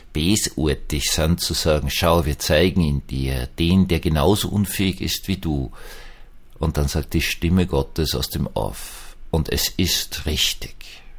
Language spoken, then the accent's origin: German; Austria; weil ich als Österreicher leider ganz, ganz anderes gewohnt bin